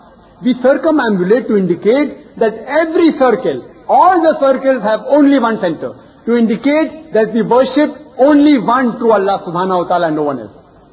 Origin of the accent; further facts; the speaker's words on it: India; English is a second language; irrespective whether I, as an Indian, who don't know French or German, if I go to Germany or France or Spain or any part of the world, if I offer salah, I will at least know what I'm offering